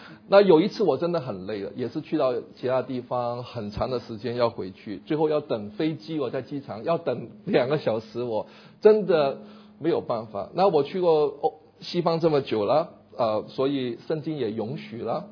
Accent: Hong Kong; now in United States; 因为我在香港长大的嘛。我经常告诉我的美国朋友，我一生以来第一次看见森林是在美国。

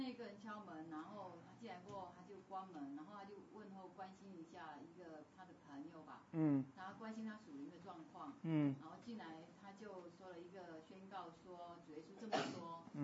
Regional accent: Malaysia; 我是马来西亚人，我是过来这边出差

